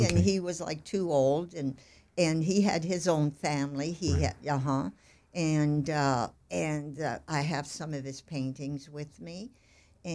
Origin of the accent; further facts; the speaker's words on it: Quebec, Canada; I was born in Quebec, Canada, and it is cold over there, and I loved it.